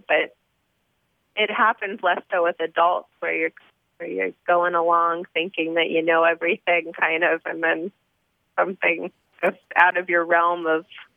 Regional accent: Seattle, Washington, United States; I'm from Seattle, so I'm kind of a hippie

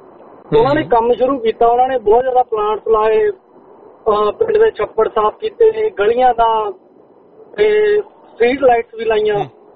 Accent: Punjab, India; ਮੇਰਾ ਪਿੰਡ ਫਗਵਾੜੇ ਦੇ ਕੋਲ ਹੀ ਆ

